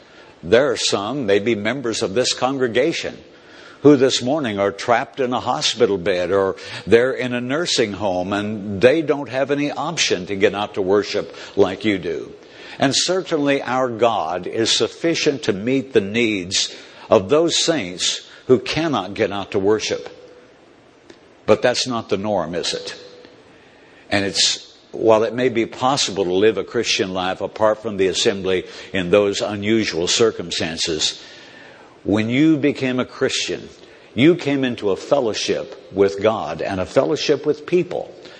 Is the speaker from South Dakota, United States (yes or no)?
no; Indianapolis, Indiana, United States; I was born in Indianapolis in the shade of the Indianapolis Motor Speedway and I was raised on race car fumes my whole life.